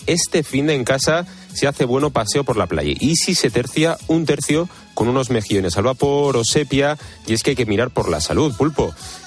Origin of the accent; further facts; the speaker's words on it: Alicante, Valencian Community, Spain; de Alicante.